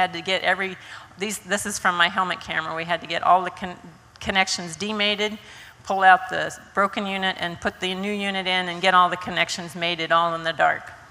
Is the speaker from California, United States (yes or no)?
no; Iowa, United States; I came from Iowa, and, you know, with number two wire and pliers, my dad said you could fix almost anything.